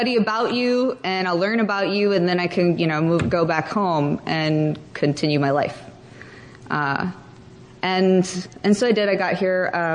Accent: Houston, Texas, United States; And I'm not from Ohio, I'm from Houston. And so I moved to Ohio to go to college

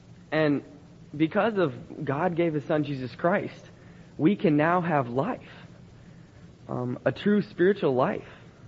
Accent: Tennessee, United States; I'm 18 and I'm from Tennessee.

